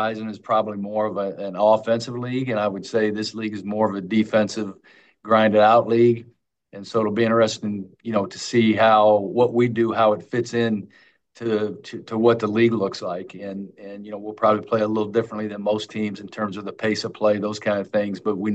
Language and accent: English; Champaign, Illinois, United States; then coming back to Southern Illinois, which Jamie and I are both from Illinois. She's from Decatur. I'm from Champaign.